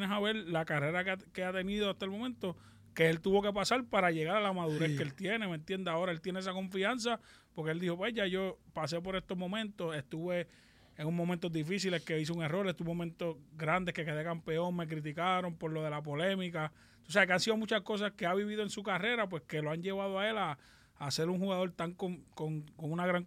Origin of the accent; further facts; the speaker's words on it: Puerto Rico; nosotros como boricua estar orgullosos